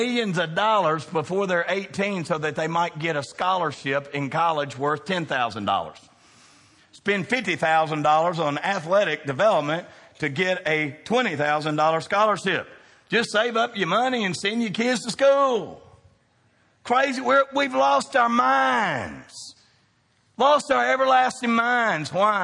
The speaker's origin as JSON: {"language": "English", "region": "Kentucky", "country": "United States", "said": "We're both from Kentucky."}